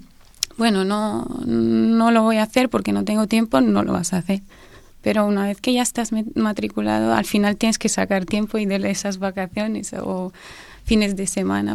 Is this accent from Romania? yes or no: yes; Romania; Sí, pues yo soy de Rumanía y, bueno, estudié el grado de Ciencia y Tecnología de los Alimentos y el máster ahí.